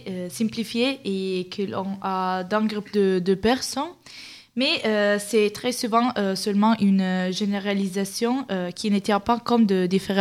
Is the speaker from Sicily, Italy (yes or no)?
no; Turin, Piedmont, Italy; je viens de Turin, que c'est la ville où je viens